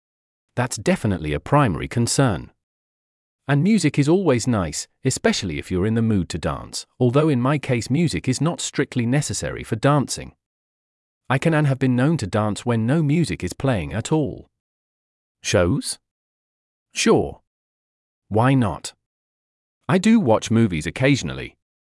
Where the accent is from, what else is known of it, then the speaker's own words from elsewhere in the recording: California, United States; Even though I was brought up in the Bay Area, I feel like there is still a lot to discover here.